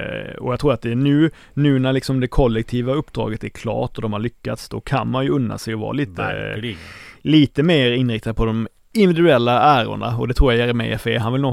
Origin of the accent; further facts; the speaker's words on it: Blekinge, Sweden; jag kommer från Blekinge